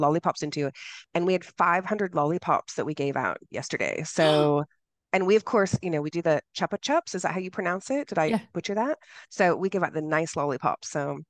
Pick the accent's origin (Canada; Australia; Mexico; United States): United States; I'm American, as you can tell by my accent